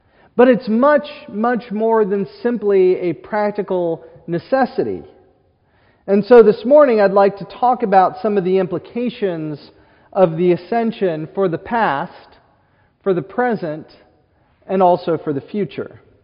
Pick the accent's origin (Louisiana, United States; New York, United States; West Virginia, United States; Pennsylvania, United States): West Virginia, United States; And when we were kids growing up in West Virginia, we used to love going to church camp in the summer.